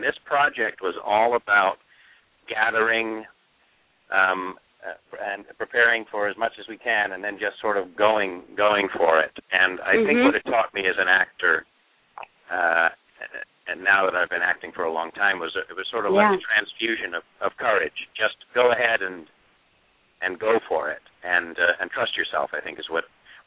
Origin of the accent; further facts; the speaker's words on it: Hollywood, California, United States; also born or lived in England; being a, you know, a Hollywood kind of guy being brought up out there, even though I was born in England.